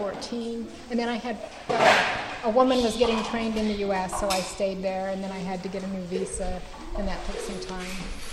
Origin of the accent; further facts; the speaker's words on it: Indiana, United States; now in Nigeria; I'm from Indiana.